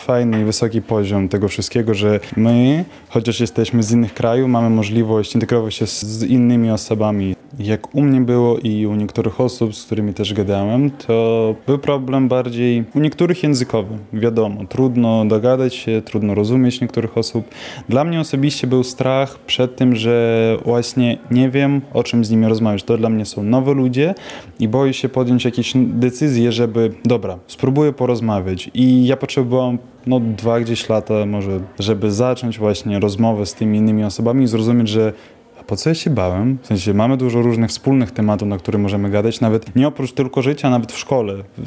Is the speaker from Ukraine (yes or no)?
yes; Ukraine; Polish is a second language; now in Poland; W klasie tak, jestem jedynym Ukraińcem